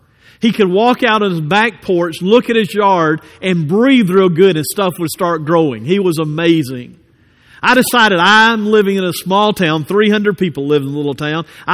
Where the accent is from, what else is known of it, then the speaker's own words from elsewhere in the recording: Birmingham, Alabama, United States; I grew up in Birmingham, Alabama.